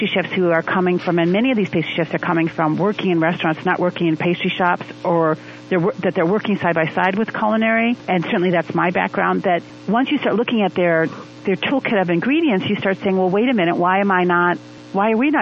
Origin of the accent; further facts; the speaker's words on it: Wisconsin, United States; because I'm from Wisconsin.